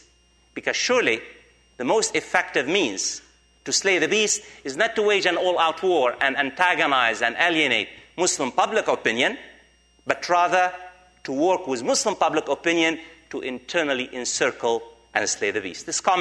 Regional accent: United States; I'm talking as an American, it means we in the United States must maintain a distance

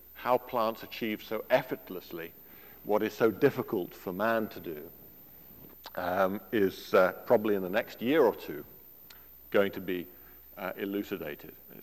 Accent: United Kingdom; Now, I come from Britain, and in Britain there are a lot of yew hedges.

